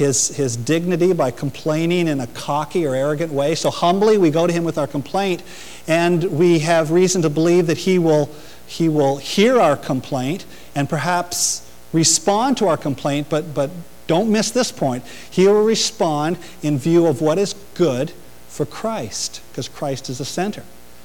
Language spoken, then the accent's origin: English; Brockville, Ontario, Canada; growing up in Brockville the way I did, I was going to need a Savior.